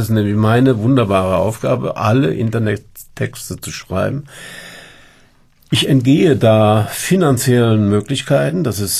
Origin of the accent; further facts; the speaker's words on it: Cologne, North Rhine-Westphalia, Germany; als Kölner nach Düsseldorf fahren zu müssen, ist ja schon so.